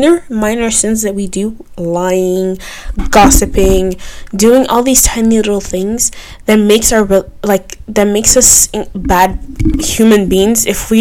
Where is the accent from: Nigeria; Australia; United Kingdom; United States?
Nigeria; I grew up, I'm a Nigerian, and my culture is food and music.